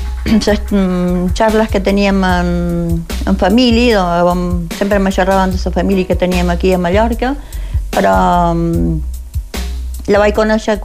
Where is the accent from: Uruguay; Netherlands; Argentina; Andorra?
Argentina; also born or lived in Palma; vaig néixer a Palma … de Felanit, i … d'Andratx. Vam emigrar a Argentina l'any 1950